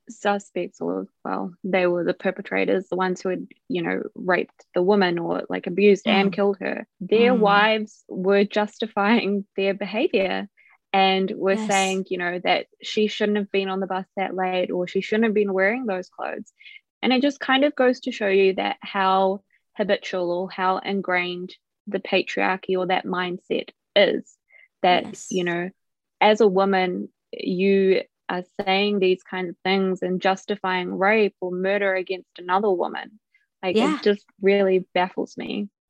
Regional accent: India; because we're South Asian or because we're Indian, we're going to have different experiences

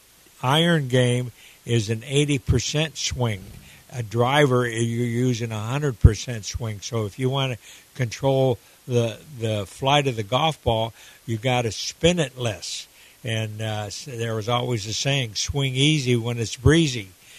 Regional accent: Argentina; I grew up in Argentina, and we didn't have a driving range down there.

